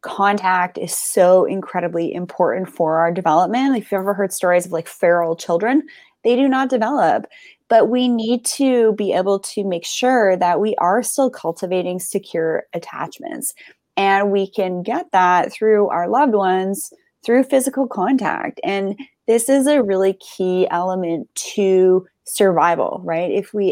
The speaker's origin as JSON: {"language": "English", "country": "Canada", "said": "as Canadian, I can't just move to the U.S. to Hawaii either."}